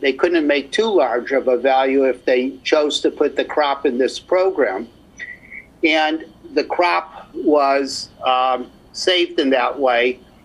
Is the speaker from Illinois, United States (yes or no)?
yes; Chicago, Illinois, United States; I'm from Chicago. I was born and raised. I was a city person